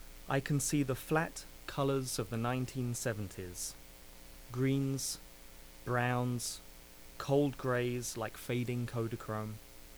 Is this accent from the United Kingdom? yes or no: yes; England, United Kingdom; America was something of a mecca to a young person growing up in England then.